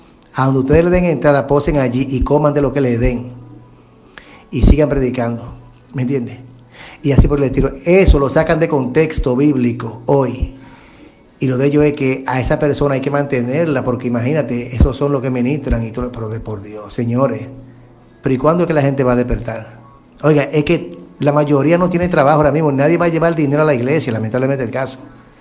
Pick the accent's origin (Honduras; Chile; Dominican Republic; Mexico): Dominican Republic; Y en el país, aquí donde yo vivo, donde yo soy, República Dominicana